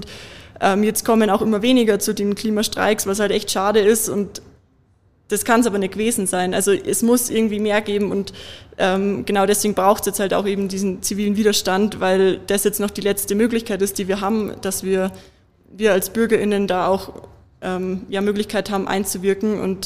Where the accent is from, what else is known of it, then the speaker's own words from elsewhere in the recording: Germany; Also ich komme aus Deutschland